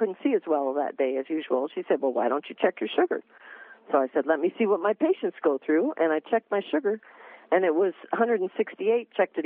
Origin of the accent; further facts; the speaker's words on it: Arizona, United States; I'm from Arizona, so we talk about tortillas, too.